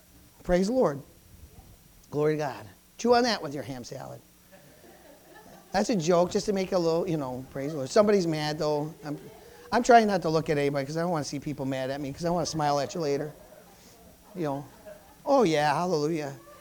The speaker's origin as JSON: {"language": "English", "town": "Jamestown", "country": "United States", "tie": "born or raised there", "said": "You know, I grew up in Jamestown, lived in Jamestown, but that doesn't mean I can't come here and live here too."}